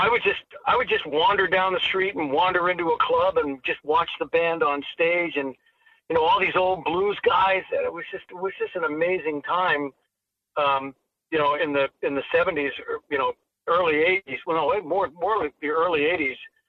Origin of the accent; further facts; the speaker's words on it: Toronto, Ontario, Canada; when I grew up in Toronto, I was playing in Yorkville Village, and everything was blues back then.